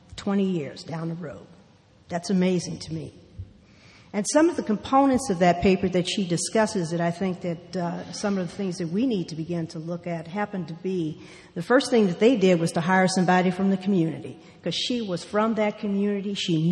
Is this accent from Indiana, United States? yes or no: no; St. Louis, Missouri, United States; now in California, United States; I grew up in St. Louis, Missouri, a Midwestern city. It's a nice place to be from, is what I usually like to say.